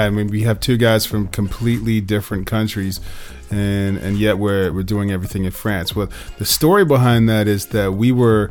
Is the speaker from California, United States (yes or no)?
yes; California, United States; I grew up in an African American community in California, but I am European American, so.